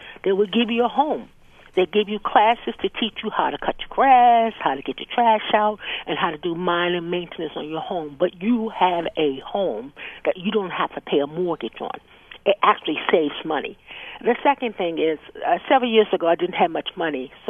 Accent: Hawaii, United States; Yes. I'm originally from Hawaii.

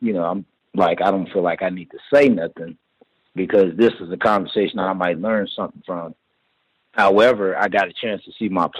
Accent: Oklahoma City, Oklahoma, United States; now in Colorado Springs, United States; because I'm originally from Oklahoma City. So I know what slums look like.

